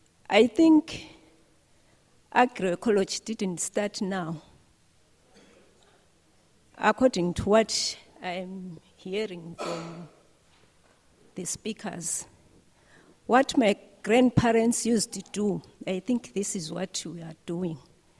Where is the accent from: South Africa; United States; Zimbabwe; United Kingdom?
Zimbabwe; Hello, everyone. I'm from Zimbabwe.